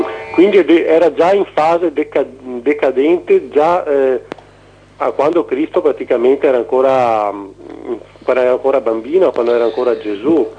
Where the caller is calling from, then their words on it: Mestre, Veneto, Italy; da Mestre.